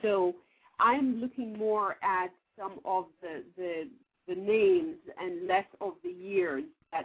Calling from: Snellville, Georgia, United States; I'm calling in from Georgia, actually, from Snellville, Georgia.

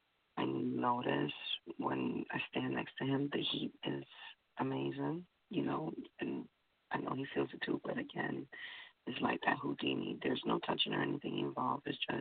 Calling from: Connecticut, United States; Connecticut.

